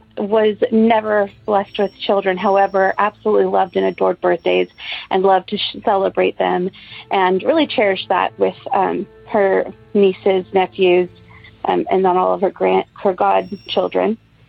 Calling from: Texas, United States; I'm calling from Texas.

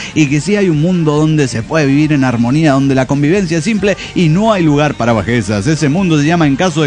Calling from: Cochabamba, Bolivia; Saludos desde Cochabamba.

